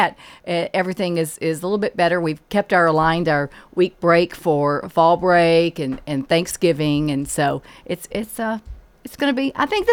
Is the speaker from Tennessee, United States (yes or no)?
yes; Tennessee, United States; I'm very proud to say when I leave the area that I'm from Rutherford County